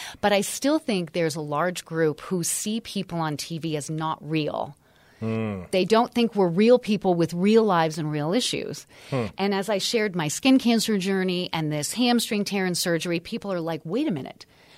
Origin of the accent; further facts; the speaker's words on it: Lake Tahoe, United States; Yes, I grew up in Lake Tahoe. I've been skiing since I was two.